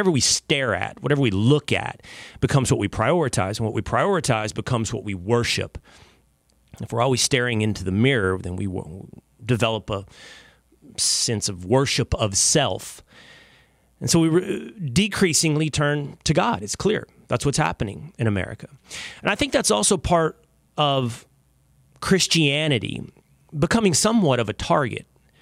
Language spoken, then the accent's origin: English; Sherman, Texas, United States; I grew up in the back pew as my mom taught the class of mentally and physically handicapped Samaritans at the United Methodist Church in Sherman, Texas.